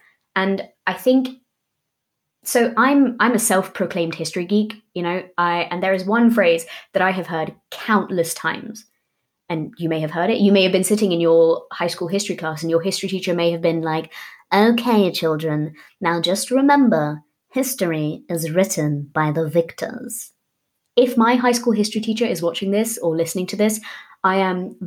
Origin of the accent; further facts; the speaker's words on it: England, United Kingdom; I mean, I'm English and the British royal family does this as well.